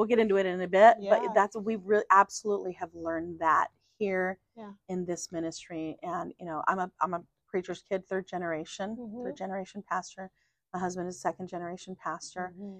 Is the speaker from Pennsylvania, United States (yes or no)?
no; Nebraska, United States; I am a Midwesterner. I'm from Nebraska, born and raised. And God has transplanted me to the desert.